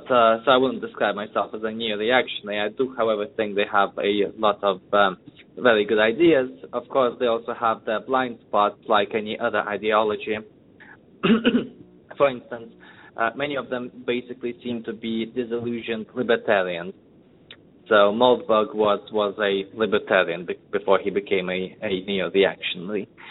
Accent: Russia; English is a second language; now in United States; I moved to the United States a few years ago. I'm originally from Russia.

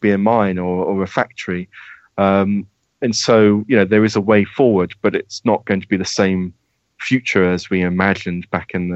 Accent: Medway, South East England, United Kingdom; I'm from Medway in Kent.

